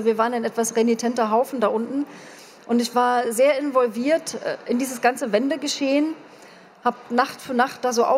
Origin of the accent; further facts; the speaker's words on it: East Germany, Germany; da können wir als Ostdeutsche viel stolzer darauf sein, als wir das oft sind